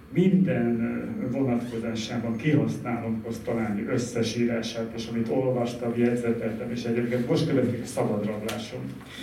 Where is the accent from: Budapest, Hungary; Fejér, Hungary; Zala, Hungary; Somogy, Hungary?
Zala, Hungary; Nagykanizsa; magam is vidéki lévén, nagykabizsai lévén